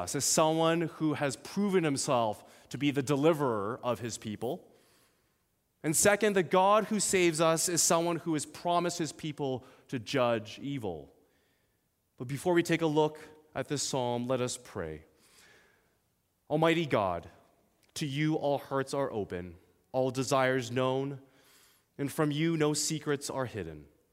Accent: Ottawa, Ontario, Canada; Now, I am originally from Ottawa, and if any of you have ever visited Ottawa, you know that it is a unique place.

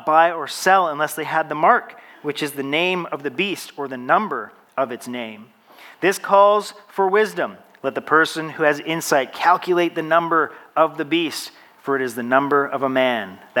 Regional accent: British Columbia, Canada; But we are beautiful British Columbians, so we have all kinds of forests for these fires to burn

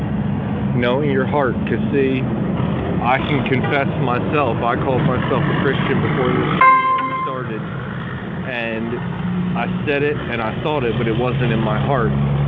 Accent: Maryland, United States; I'm from Maryland, and she's from Oregon, do you know?

